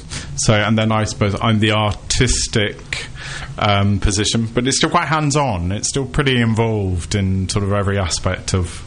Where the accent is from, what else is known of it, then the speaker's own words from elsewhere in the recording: Colchester, East of England, United Kingdom; I grew up in Essex. I grew up in North Essex. So not really from a theatre background at all. I grew up on a council estate in Colchester and didn't really have theatre-going family.